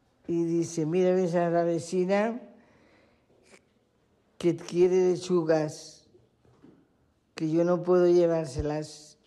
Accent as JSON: {"language": "Catalan", "town": "Barcelona", "region": "Catalonia", "country": "Spain", "tie": "born there"}